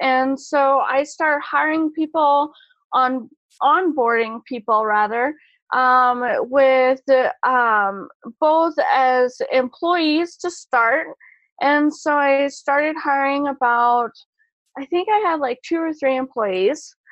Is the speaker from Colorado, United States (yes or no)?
yes; Colorado Springs, Colorado, United States; And so I grew up in Colorado Springs.